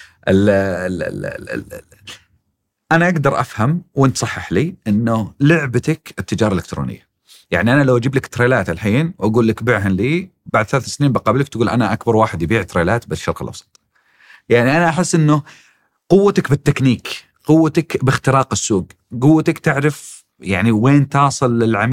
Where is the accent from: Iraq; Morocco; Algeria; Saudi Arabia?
Saudi Arabia; فيه 140 ايجنسي عندنا بالسعودية.